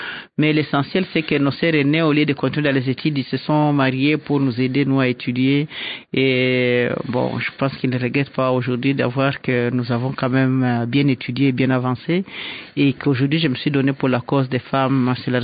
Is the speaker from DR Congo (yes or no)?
yes; Bukavu, South Kivu, DR Congo; Je suis né à Bukavu en 1955.